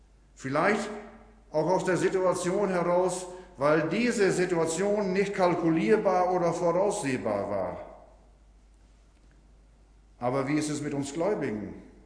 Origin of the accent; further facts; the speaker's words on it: Wilsum, Lower Saxony, Germany; das gilt auch da, wo ich herkomme, in Wilsum.